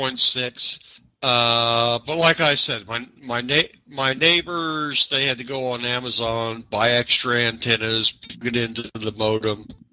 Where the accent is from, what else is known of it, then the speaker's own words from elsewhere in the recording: United States; Of course, we're not British, but, you know, being Americans, being independent, we're kind of suspicious of any sort of government beyond our own.